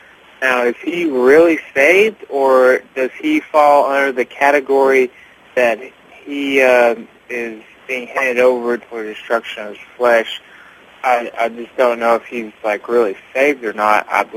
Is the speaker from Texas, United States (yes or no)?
yes; Abilene, Texas, United States; Hi, John. … from Abilene, Texas.